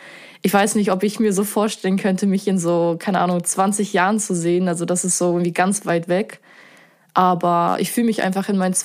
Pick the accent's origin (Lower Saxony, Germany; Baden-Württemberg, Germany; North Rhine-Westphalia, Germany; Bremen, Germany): Bremen, Germany; Also ich bin ja Bremerin